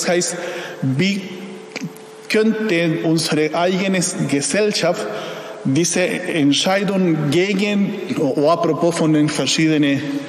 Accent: Chile; German is a second language; Und bei uns in Chile, in unserer Umgangssprache, das, was für mich sehr interessant.

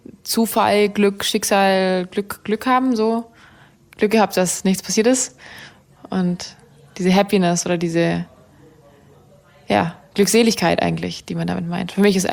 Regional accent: Swabia, Germany; Ich bin in der schwäbischen Küche aufgewachsen. Ich komme aus dem Schwabeländle unter. Unsere Dialekte sind so ein bisschen befeindet

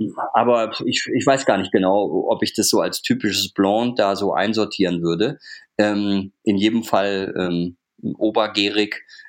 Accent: North Rhine-Westphalia, Germany; wenn man jetzt im Ruhrgebiet wohnt, wo ich ja lange gelebt habe und auch meine Heimat ist

